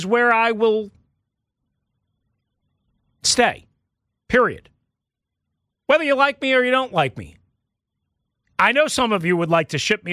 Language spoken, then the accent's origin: English; Washington, District of Columbia, United States; By saying, I grew up in Northeast D.C., I'm a real Skins fan